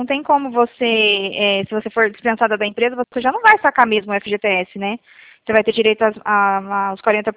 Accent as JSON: {"language": "Portuguese", "town": "Cornélio Procópio", "region": "Paraná", "country": "Brazil", "said": "Eu sou aqui de Cornélio Procópio, Paraná."}